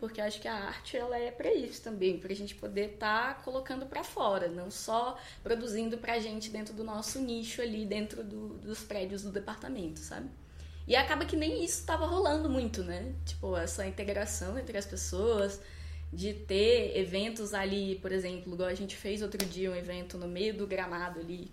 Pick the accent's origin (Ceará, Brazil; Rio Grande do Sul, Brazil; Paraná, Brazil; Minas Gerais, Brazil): Minas Gerais, Brazil; now in Brasília, Brazil; eu tenho 24 anos, eu pensei muito pra falar. Eu sou de Minas Gerais